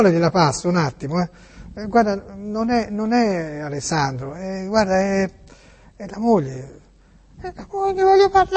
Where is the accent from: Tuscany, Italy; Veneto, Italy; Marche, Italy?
Tuscany, Italy; moved away; di origine siamo toscani, sentirà che si parla così, no? Però si abita nel vostro paese qui.